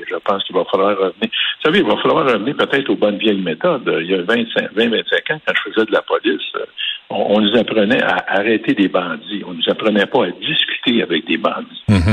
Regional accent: Montreal, Quebec, Canada; moi, je suis un Montréalais d'origine.

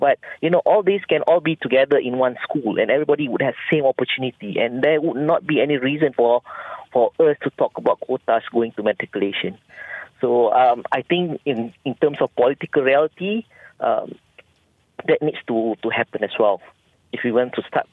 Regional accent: Malaysia; no matter who we are, Malay, Chinese, or Indian, we are all Malaysian.

